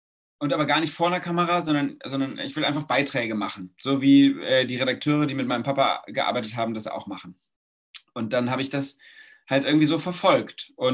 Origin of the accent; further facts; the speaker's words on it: Mainz, Rhineland-Palatinate, Germany; Ich komme aus Mainz und war Fan von Mainz 05